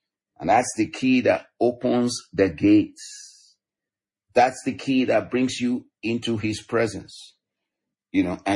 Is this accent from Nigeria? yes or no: yes; Nigeria; now in United States; And I love my heritage where I grew up from in Africa, in Nigeria.